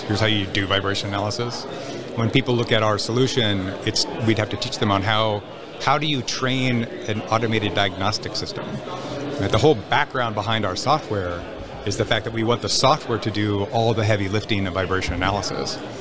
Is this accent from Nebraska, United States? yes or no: yes; Nebraska, United States; Growing up in Nebraska, it's four times larger than the town that I grew up in.